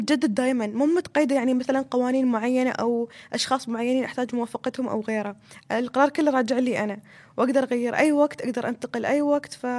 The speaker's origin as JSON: {"language": "Arabic", "country": "United Arab Emirates", "said": "فانا كشف اماراتيه انا هويتي اني احط اكلي قدام الناس واقول لهم هذا اكلنا الاماراتي"}